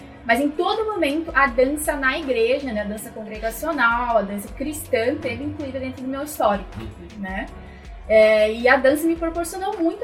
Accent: Joinville, Santa Catarina, Brazil; Porque eu sou de Joinville, onde tem, né, o maior festival de dança do mundo.

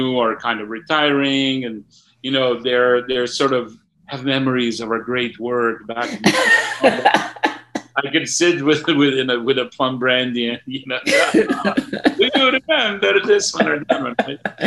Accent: Sarajevo, Federation of Bosnia and Herzegovina, Bosnia & Herzegovina; I see a whole bunch of theater companies doing shows about war in Sarajevo, which is my hometown.

